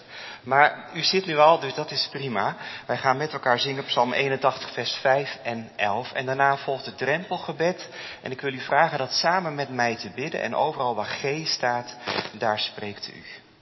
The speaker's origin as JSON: {"language": "Dutch", "town": "Klundert", "region": "North Brabant", "country": "Netherlands", "said": "Nou, ik kom uit de Klundert, dus zo is dat gegaan. Van oorsprong dan."}